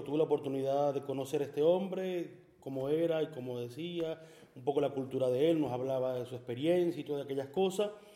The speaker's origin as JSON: {"language": "Spanish", "town": "Calabozo", "region": "Guárico", "country": "Venezuela", "said": "vengo de Venezuela, de un estado llamado Guárico y la ciudad se llama Calabozo. Nosotros, esos son los llanos centrales de nuestro país, de Venezuela"}